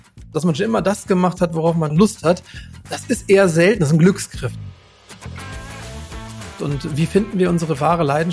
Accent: Goslar, Lower Saxony, Germany; born there; now in Paderborn, Germany; ich bin 38 Jahre alt, bin verheiratet und komme gebürtig aus dem Harz, aus Goslar am Harz, um genau zu sein, und wohne heute mit meiner Frau in Paderborn.

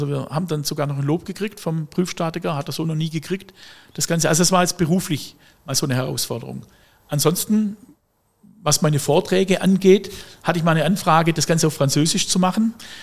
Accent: Baden-Württemberg, Germany; Und als Schwabe, man braucht nicht viel Geld.

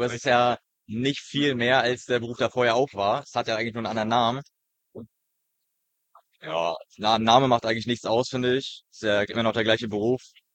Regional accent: Tessin, Mecklenburg-Vorpommern, Germany; Ich komme aus Nähe Tessin.

